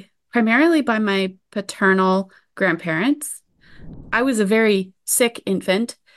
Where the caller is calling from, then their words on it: New Brunswick, Canada; I am coming to you from New Brunswick, Canada.